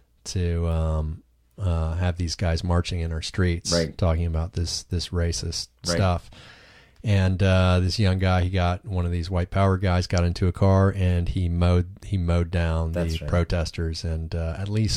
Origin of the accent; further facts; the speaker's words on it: Virginia, United States; recently we saw the KKK march in my home state in Virginia.